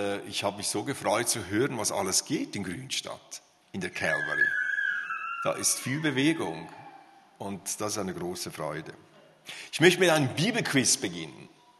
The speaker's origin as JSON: {"language": "German", "region": "Graubünden", "country": "Switzerland", "said": "Ich komme aus Graubünden."}